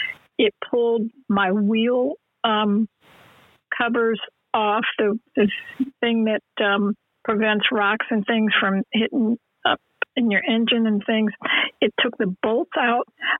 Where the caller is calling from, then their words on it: New Jersey, United States; I'm calling from New Jersey